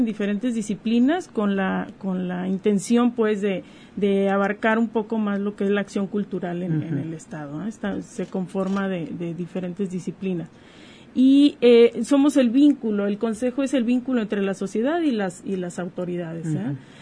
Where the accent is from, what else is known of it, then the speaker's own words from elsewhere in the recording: El Grullo, Jalisco, Mexico; Soy originaria del Grullo.